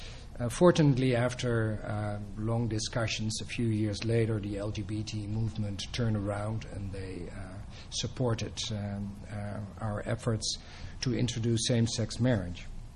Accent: Netherlands; accent: Dutch; English is a second language; I'm sorry for my accent. I'm from the Netherlands. I have a Dutch accent

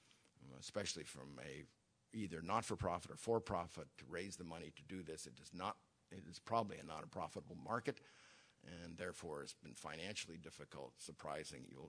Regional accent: California, United States; I was raised in Marin County, and we have Marin County housewives talking about not vaccinating their children

